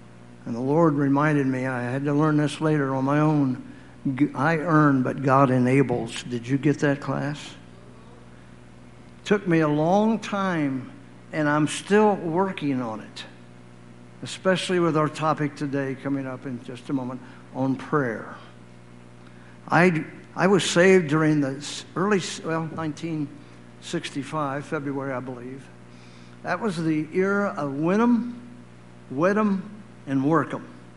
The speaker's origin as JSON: {"language": "English", "region": "Ohio", "country": "United States", "said": "He's from Michigan, and I'm from Ohio."}